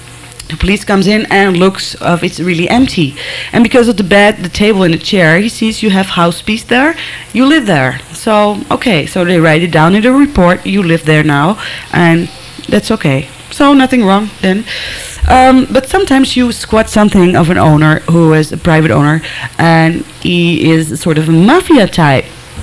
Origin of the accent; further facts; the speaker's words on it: Amsterdam, North Holland, Netherlands; So I can talk about Amsterdam, of course, because it's my hometown